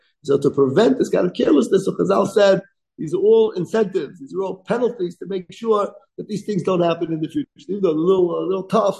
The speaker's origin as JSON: {"language": "English", "region": "New York", "country": "United States", "tie": "born or raised there", "said": "I grew up in New York, so I didn't understand that concept."}